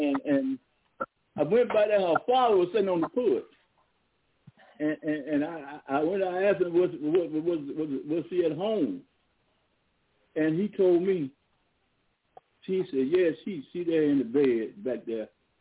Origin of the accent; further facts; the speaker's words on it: Shreveport, Louisiana, United States; The way I was raised up in Shreveport, we supported each other in Shreveport.